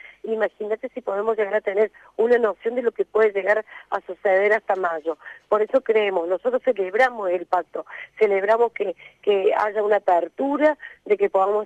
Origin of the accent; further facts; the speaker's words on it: Argentina; en el interior somos argentinos